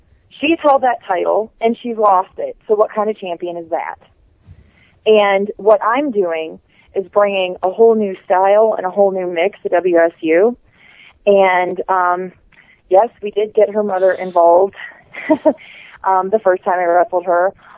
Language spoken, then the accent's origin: English; Ohio, United States; just because we're from Ohio, just because we're from the Midwest.